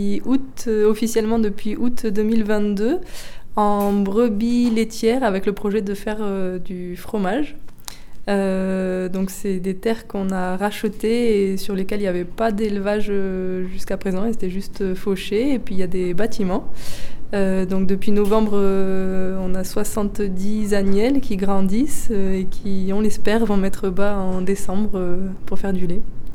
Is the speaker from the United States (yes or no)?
no; Saint-Antonin, France; c'est à ce moment-là que je suis rentrée dans mon village natal à Saint-Antonin.